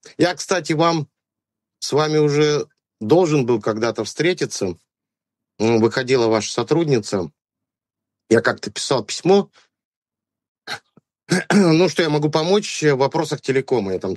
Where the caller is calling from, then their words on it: Belgrade, Serbia; Из Белграда.